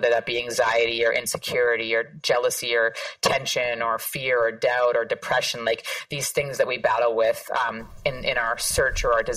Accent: Toronto, Ontario, Canada; now in New York, United States; this might be a controversial statement for me to make as a Canadian, but unequivocally, the place that I feel most at home is that block

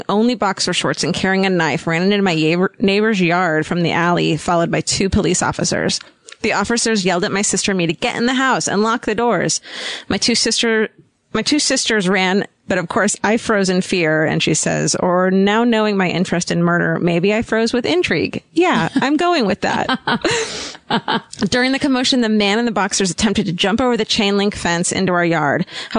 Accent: Racine, Wisconsin, United States; My hometown murder happened in 1999 when I was 8 years old in Racine, Wisconsin, which is about halfway between Milwaukee and Chicago on Lake Michigan.

